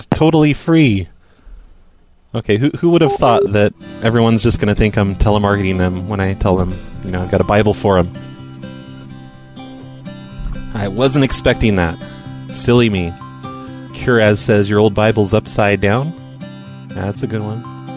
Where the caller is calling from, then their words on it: New York, United States; Maybe it's because I'm calling from New York.